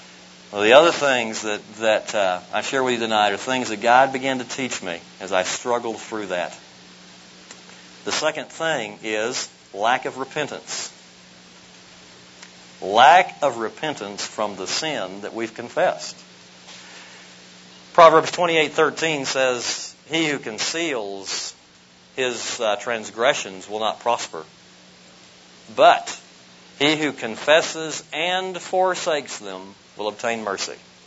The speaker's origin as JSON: {"language": "English", "region": "Oklahoma", "country": "United States", "tie": "born or raised there", "said": "Now, how I grew up in Oklahoma and became a Cleveland Indians baseball fan, I'll never know, but I did it."}